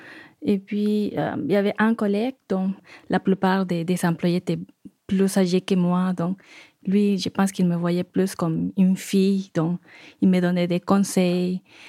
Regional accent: Mexico; now in France; Oui, je viens du Mexique. Moi, je suis arrivée ici en 2005.

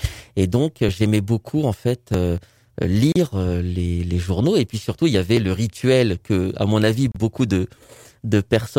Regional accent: France; born there; mon pays de naissance, la France, et mon pays d'origine, de mes racines, de mes parents, la Tunisie.

